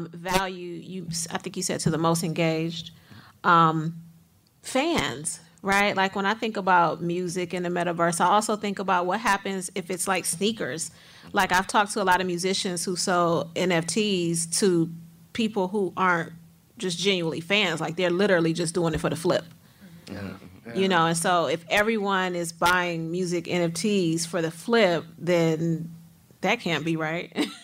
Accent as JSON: {"language": "English", "town": "Cleveland", "region": "Ohio", "country": "United States", "said": "You know, I'm from Cleveland, and on the corner of my street was a record store."}